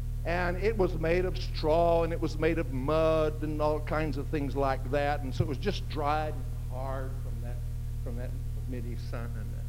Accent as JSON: {"language": "English", "region": "Texas", "country": "United States", "tie": "born or raised there", "said": "I mean, I was raised in West Texas, and I've seen a lot of sand."}